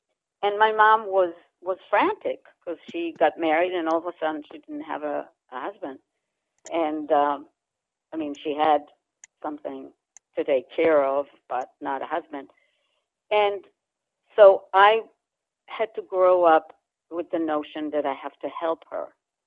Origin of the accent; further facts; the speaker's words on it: Israel; Well, I grew up in Israel when Israel was just, you know, a very young country.